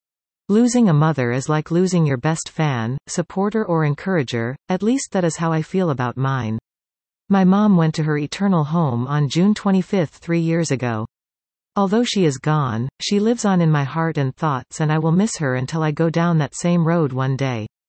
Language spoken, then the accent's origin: English; Saskatchewan, Canada; I have gone to another city in another province and got special privileges because I was visiting from Saskatchewan.